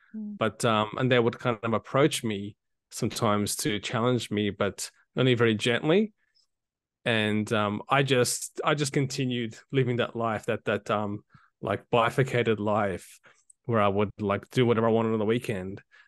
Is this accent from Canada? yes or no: no; Australia; born there; So I was born in Australia.